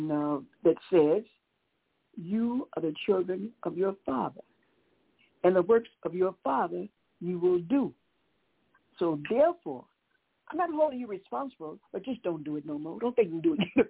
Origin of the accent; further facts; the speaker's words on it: Nashville, Tennessee, United States; born there; Harry Medical College in Nashville, Tennessee, my birthplace, place I was born, the state as well as the hospital.